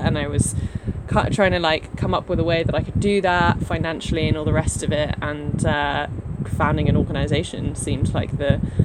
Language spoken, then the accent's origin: English; United Kingdom; I'm British, you can probably hear.